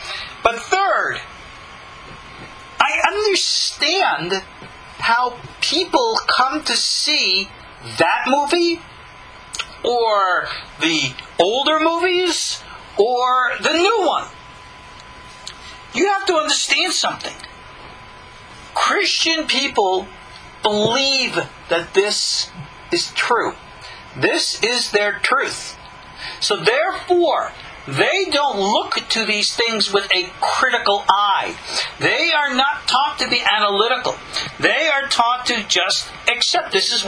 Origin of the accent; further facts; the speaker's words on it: New York, United States; I was victimized by a terrible evangelical group in my hometown on Long Island.